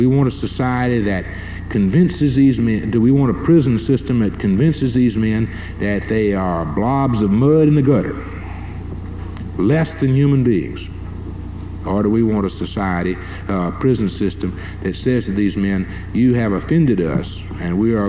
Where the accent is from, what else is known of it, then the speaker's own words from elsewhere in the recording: the South, United States; I'm a Southerner, I spent most of my life in the South, and I'm very keenly attuned to racial things